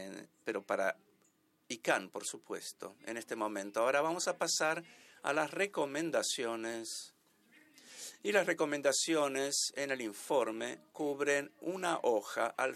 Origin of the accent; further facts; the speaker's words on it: United Kingdom; Spanish is a second language; En mi país, en el Reino Unido, todavía tenemos que hacer esta tarea.